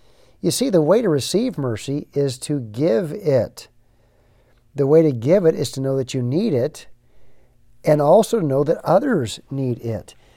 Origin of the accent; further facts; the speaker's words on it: United States; but as an American, I'm probably wealthier than the vast majority of people in this world.